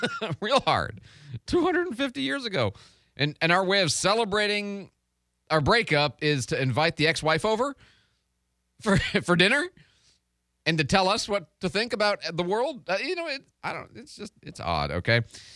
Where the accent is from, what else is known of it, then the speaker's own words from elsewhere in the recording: United States; they'd express it to me because I'm an American, right?